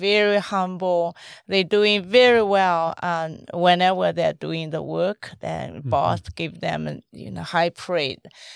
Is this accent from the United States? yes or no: no; Inner Mongolia, China; Yeah, that's right. Yeah, we grew up in the Mongolia Gobi Desert. And the Mao Su is half desert, half grassland.